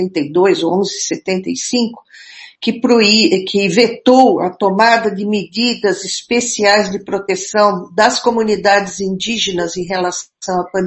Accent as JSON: {"language": "Portuguese", "region": "São Paulo", "country": "Brazil", "tie": "born or raised there", "said": "Eu sou de São Paulo, sou nascida e criada em São Paulo."}